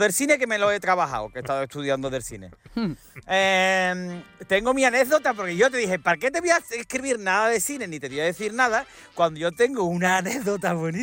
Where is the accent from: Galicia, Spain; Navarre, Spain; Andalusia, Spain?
Andalusia, Spain; Mi pueblo es el Silicon Valley sevillano.